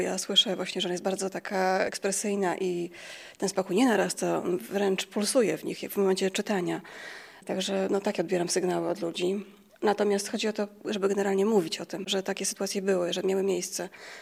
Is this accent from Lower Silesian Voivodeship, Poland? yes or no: no; Kraków, Lesser Poland, Poland; Powiem szczerze, jestem z Krakowa, czuję się tutaj obco zupełnie.